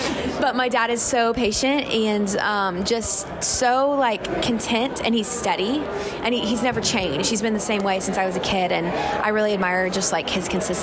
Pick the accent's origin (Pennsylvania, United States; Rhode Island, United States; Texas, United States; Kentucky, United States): Kentucky, United States; Comes from growing up in Kentucky.